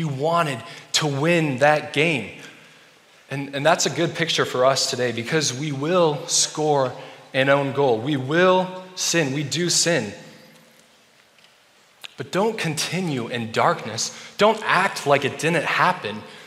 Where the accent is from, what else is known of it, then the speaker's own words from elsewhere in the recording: Germany; Well, I grew up in Germany.